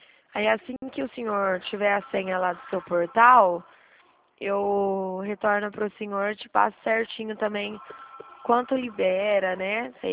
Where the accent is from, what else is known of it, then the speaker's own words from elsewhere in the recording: Dracena, São Paulo, Brazil; Eu sou de Dracena, né? Que está de São Paulo, mas a cidade é Dracena, perto de Presidente